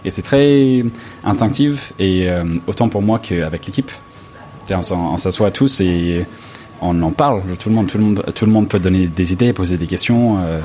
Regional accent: Los Angeles, California, United States; moi, je viens de Los Angeles.

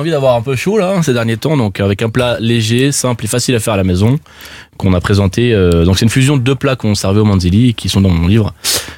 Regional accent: France; Je suis français, avant tout, mais je suis aussi d'origine algérienne.

